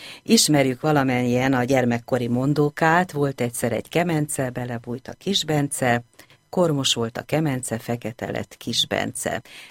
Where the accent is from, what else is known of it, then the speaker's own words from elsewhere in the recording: Zala, Hungary; ők mindketten zalaiak, és én is Zalában, egy nagyon pici faluban töltöttem a gyermekkoromat